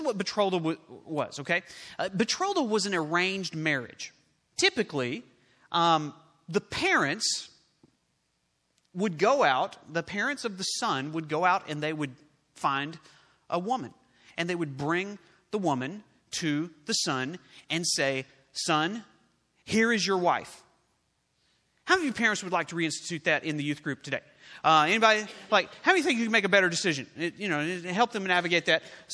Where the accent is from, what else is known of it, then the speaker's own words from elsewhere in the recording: Oklahoma, United States; I grew up in Oklahoma. We have Mexican food down there, real Mexican food.